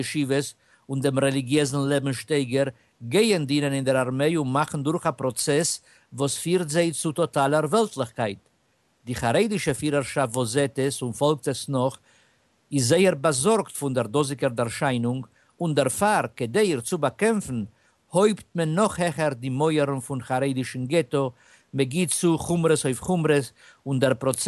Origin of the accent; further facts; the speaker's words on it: Israel; Bei uns in Israel in die 60er und 70er Jahren ist gegangen verkehrt